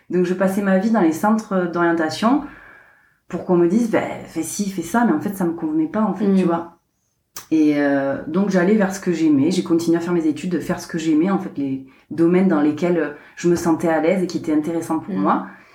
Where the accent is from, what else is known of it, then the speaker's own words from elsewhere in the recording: Carcassonne, Occitanie, France; accent: southern French; et mon petit accent, on sait bien que je viens du sud de la France, je viens de Carcassonne.